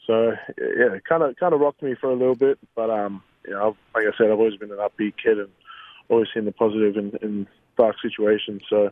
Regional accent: Australia

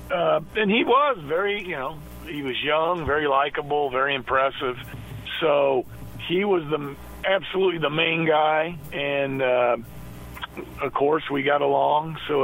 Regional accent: Plymouth, Indiana, United States; Growing up as a boy, I grew up in Plymouth, Indiana, really, where about 25 miles south of Notre Dame.

